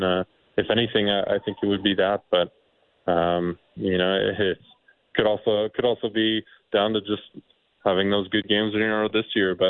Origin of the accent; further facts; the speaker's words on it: Canada; it's one that means so much as a Canadian.